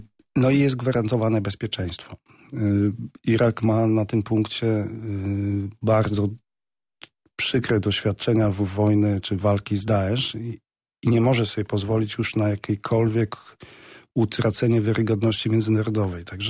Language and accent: Polish; Bydgoszcz, Kuyavian-Pomeranian Voivodeship, Poland; ale nie zapominam, skąd jestem. No, jestem z Bydgoszczy